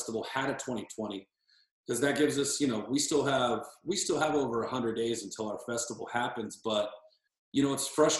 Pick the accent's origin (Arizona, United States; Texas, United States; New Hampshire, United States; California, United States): Texas, United States; even growing up in Texas, you know, I used to look up to Rodriguez, Linklater, Terrence Malick